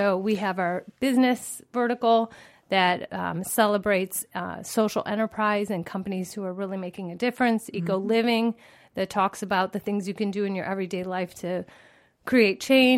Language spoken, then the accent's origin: English; Cleveland, Ohio, United States; So I graduated college, went back to my hometown of Cleveland, launched a newspaper called Affinity